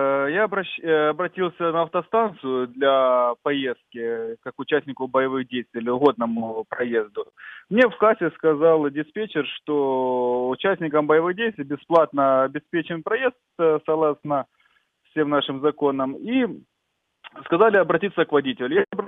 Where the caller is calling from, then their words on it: Kharkiv, Kharkiv Oblast, Ukraine; Я з міста Харків. Учасник бойових дій.